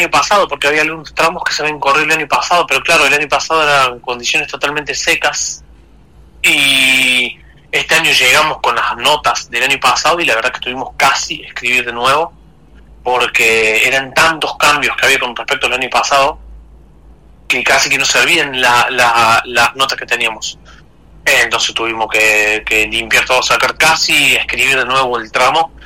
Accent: Argentina; saben que yo soy argentino

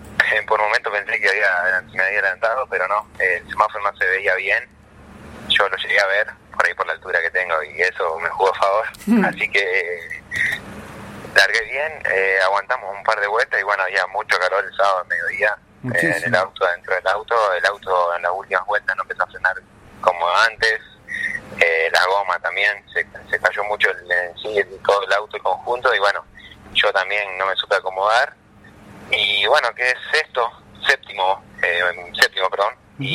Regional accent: San Francisco, Córdoba, Argentina; en Córdoba, en Altagracia, cerquita de donde soy, de San Francisco

